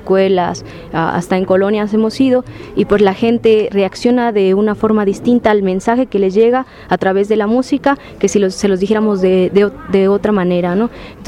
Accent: Puebla, Mexico; Nosotros venimos de Puebla

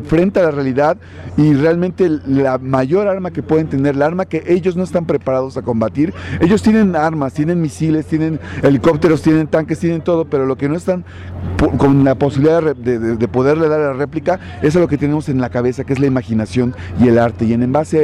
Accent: Xalapa, Veracruz, Mexico; vengo de Xalapa, Veracruz.

